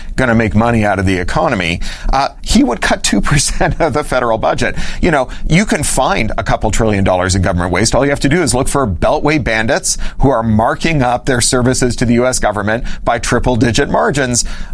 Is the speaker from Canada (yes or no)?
yes; Canada; I'm a Canadian, like all the best Americans.